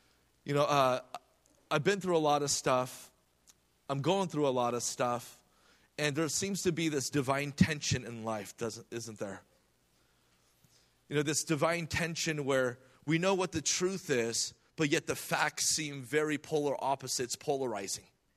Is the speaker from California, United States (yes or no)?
yes; California, United States; So I go from beautiful Southern California. I'm born and raised in the Bay Area.